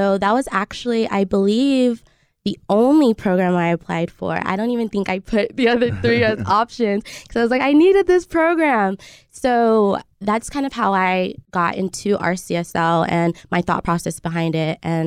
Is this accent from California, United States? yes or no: yes; Bakersfield, California, United States; I am actually not from Fresno. I am from Bakersfield, California, so it's about 2 hours south from here. I am the oldest of four siblings and also a first-generation college student